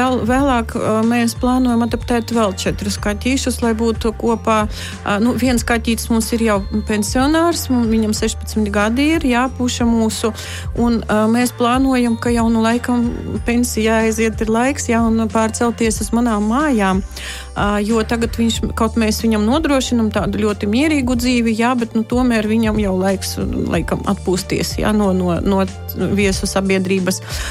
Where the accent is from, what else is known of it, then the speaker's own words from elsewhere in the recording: Daugavpils, Latgale, Latvia; mēs strādājām Daugavpilī, un nu, tā ir mana dzimtā pilsēta, jā, un tā sanāca pēkšņi, ka mums bija jāpārceļas uz Rīgu